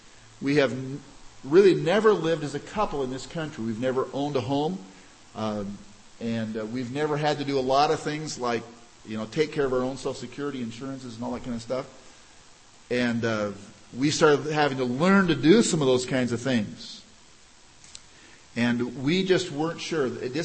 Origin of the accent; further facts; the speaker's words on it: Washington, United States; even though I grew up in Washington State.